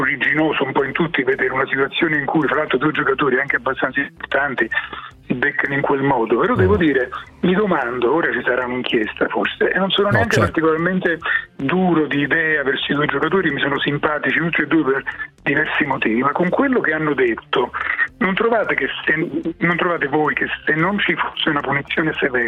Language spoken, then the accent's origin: Italian; Naples, Campania, Italy; Essendo anch'io un napoletano con lungo corso allo stadio